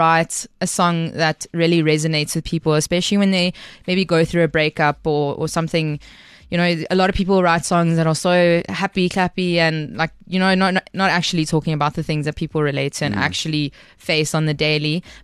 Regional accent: Mbombela, Mpumalanga, South Africa; now in Cape Town, South Africa; And I don't think they were aware that the Mbombela game is my hometown. Nelspruit's my hometown.

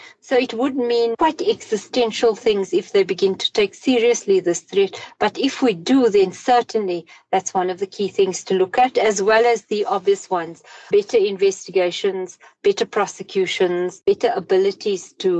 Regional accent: South Africa; as a South African who lives in a city where you can see critical infrastructure being ripped out every day by cable theft.

